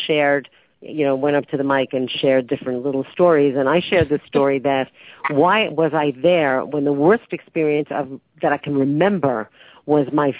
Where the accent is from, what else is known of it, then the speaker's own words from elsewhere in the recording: Brooklyn, New York, United States; But growing up in Brooklyn really, I think, gives people extra genes in humor.